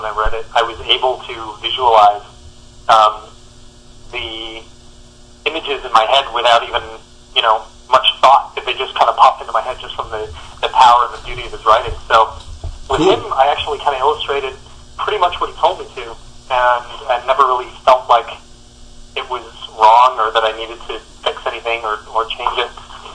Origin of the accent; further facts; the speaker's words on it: Canada; I'm Canadian.